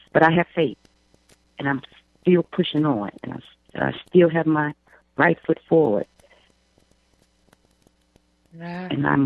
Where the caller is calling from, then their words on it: Illinois, United States; And I'm calling from Illinois.